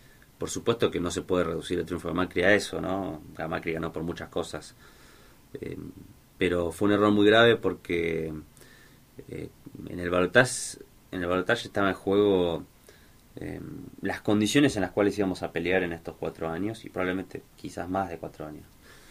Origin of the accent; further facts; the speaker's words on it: Buenos Aires, Argentina; Y lo digo yo, que vengo de la ciudad de Buenos Aires